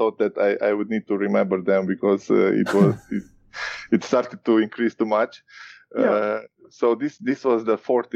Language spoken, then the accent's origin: English; Romania; I'm from Romania.